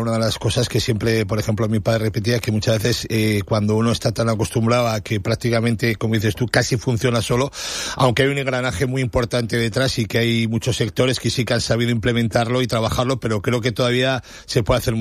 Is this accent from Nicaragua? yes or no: no; Tafalla, Navarre, Spain; Luego me volví a mi pueblo Atafalla porque había ascendido a Primera División a través de una reestructuración.